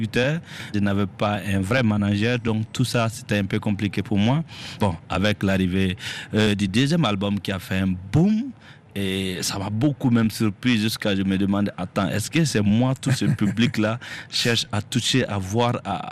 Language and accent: French; Lago, Nord, Burkina Faso; Je suis originaire du Yatenga, et précisément à Lago. Lago, c'est un village situé entre Wayuga et Gourssi. C'est mon village natal.